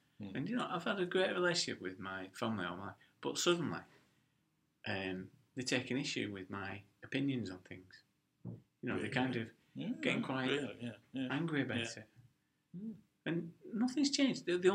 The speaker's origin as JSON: {"language": "English", "town": "Bolton", "region": "North West England", "country": "United Kingdom", "said": "I come from Bolton."}